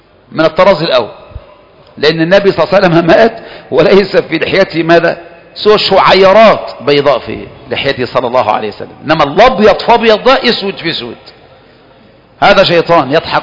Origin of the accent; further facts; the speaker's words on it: Egypt; انما احنا كمصريين بقى عندنا عواطفنا